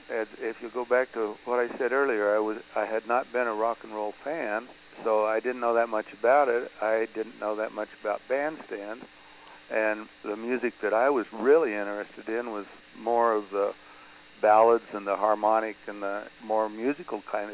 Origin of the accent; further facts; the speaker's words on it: South Dakota, United States; born there; No, I traveled around a lot. I was born in South Dakota. My father was in the Forest Service, and the Forest Service is similar to the military in that they transfer their personnel from forest to forest